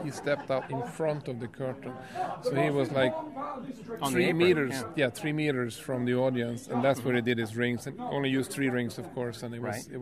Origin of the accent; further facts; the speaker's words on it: Stockholm, Stockholm County, Sweden; now in Austin, United States; I'm from Stockholm, Sweden.